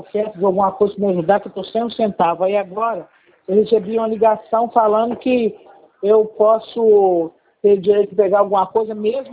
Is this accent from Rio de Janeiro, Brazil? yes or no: yes; Rio de Janeiro, Brazil; Não, sou do Rio de Janeiro.